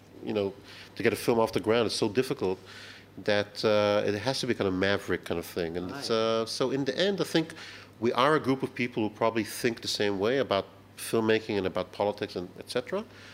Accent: United States; now in United Kingdom; as a kid, I grew up in America. So I was influenced strongly by American cinema and, you know, American television, even.

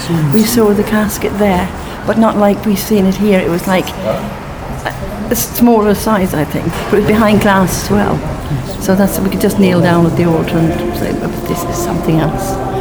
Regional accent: Ireland; When I was little, living back in Ireland, born and bred in Ireland

